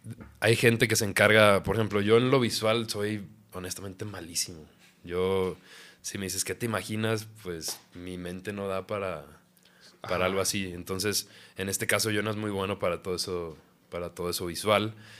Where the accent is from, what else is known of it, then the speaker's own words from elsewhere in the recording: Mexico; nos da orgullo ser mexicanos y decir que es en español